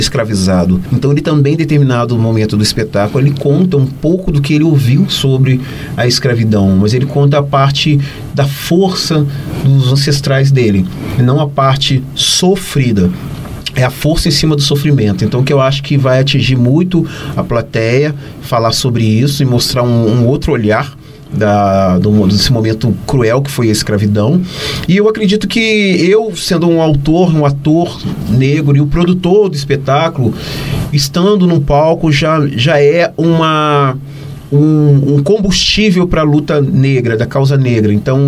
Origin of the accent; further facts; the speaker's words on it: Minas Gerais, Brazil; a gente, como mineiro, né? A gente se orgulha de estar contando a história de nós mesmos mineiros, porém do interior